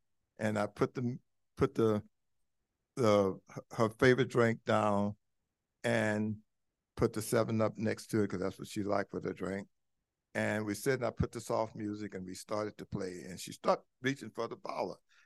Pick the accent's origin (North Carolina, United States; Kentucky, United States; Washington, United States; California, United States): California, United States; Compton; I'm from Compton, guys. I had never heard of Al-Anon. All I heard of in the hood was AA